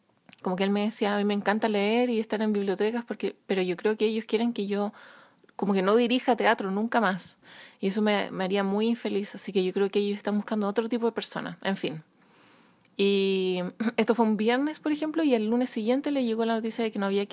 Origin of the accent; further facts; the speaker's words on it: Chile; moved away; Desde que nos fuimos de Chile, la idea siempre ha sido encontrar un lugar